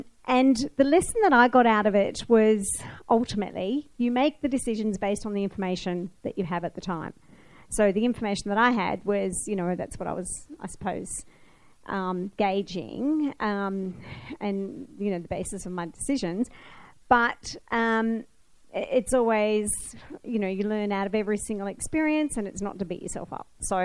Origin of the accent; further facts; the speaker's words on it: New South Wales, Australia; Hi, everyone. I'm from New South Wales, so I'm a ring-in tonight.